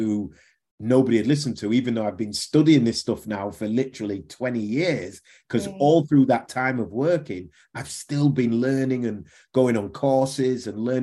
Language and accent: English; Leeds, Yorkshire and the Humber, United Kingdom; from Bramley and Leeds. That was the area I lived in.